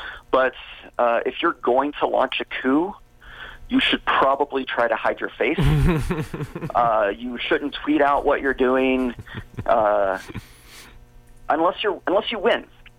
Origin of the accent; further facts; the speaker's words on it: Kentucky, United States; I'm from Kentucky.